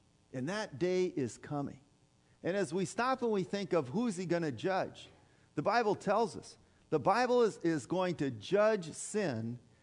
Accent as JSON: {"language": "English", "region": "Minnesota", "country": "United States", "said": "I came from the Iron Range, and there, up there, you know, that's still Minnesota, by the way"}